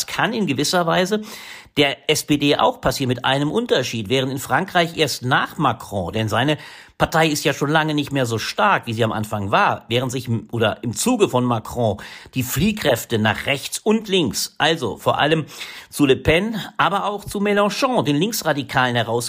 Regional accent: Ingelheim, Rhineland-Palatinate, Germany; Ich bin aus Ingelheim. Von daher sind wir fast benachbart

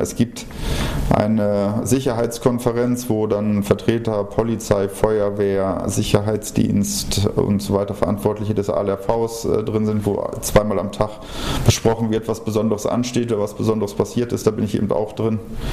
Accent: Hanover, Lower Saxony, Germany; now in Rhineland, Germany; als ich aus Hannover, also aus Norddeutschland eher dann hier hingekommen bin. Hatte man so als Norddeutscher im Rheinland irgendwie immer so nur die Bilder von Karneval

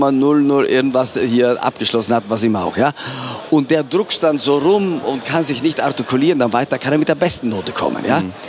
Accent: Trentino-Alto Adige, Italy; Und ich als Südtiroler, sprich mit Passaporto Italiano

